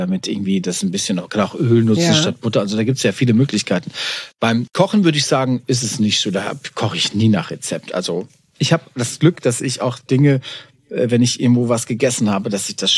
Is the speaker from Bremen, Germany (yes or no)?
no; Warendorf, North Rhine-Westphalia, Germany; wir sind ja Pferdekinder. Wir kommen aus Warendorf.